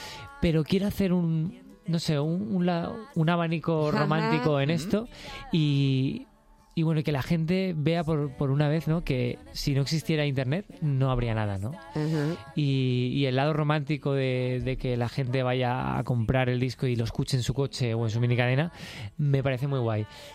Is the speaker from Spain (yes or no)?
yes; Valencia, Valencian Community, Spain; Soy valenciano, me encanta Valencia y soy de allí, lógicamente, pero yo pienso que uno es de donde vive, ¿no?